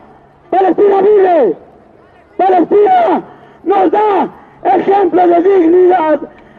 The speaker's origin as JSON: {"language": "Spanish", "town": "Atenco", "region": "State of Mexico", "country": "Mexico", "said": "No solo en Atenco, porque yo soy de Atenco."}